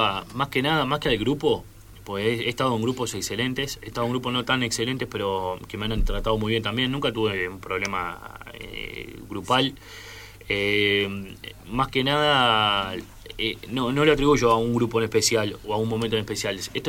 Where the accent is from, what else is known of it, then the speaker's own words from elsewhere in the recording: Shangri-La, Canelones, Uruguay; also born or lived in Montevideo; Yo nací en Montevideo, pero a los dos años de edad, a los cuatro años de edad, mis padres me llevan a vivir a Shangri-La, que es la Costa de Oro, se llama. Es el primer balneario yendo de Montevideo para el este, está a 10 minutos de Montevideo. Y me crié ahí